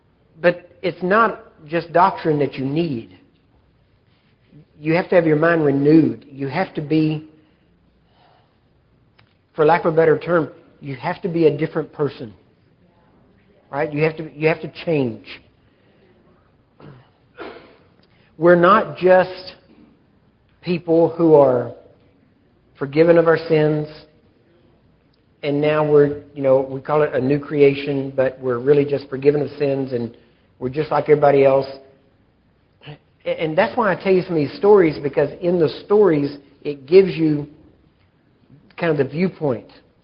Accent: Texas, United States; he was from Louisiana and I'm from East Texas. We were raised about probably less than 100 miles from each other.

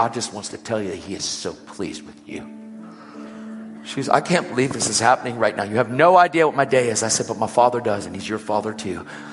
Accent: Pennsylvania, United States; I'm not from here. I'm from Pennsylvania. I'm here on a trip.

